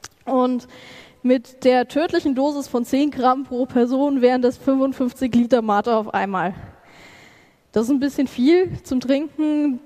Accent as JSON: {"language": "German", "town": "Regensburg", "region": "Bavaria", "country": "Germany", "said": "Ich komme aus Regensburg, das ist Bayern"}